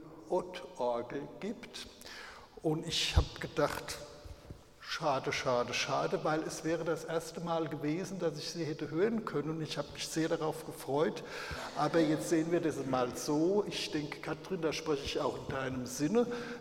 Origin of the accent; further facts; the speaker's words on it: Oppenheim, Rhineland-Palatinate, Germany; ich komme aus Oppenheim, bin Prädikant der Evangelischen Kirche in Hessen und Nassau, hier im Dekanat Ingelheim-Oppenheim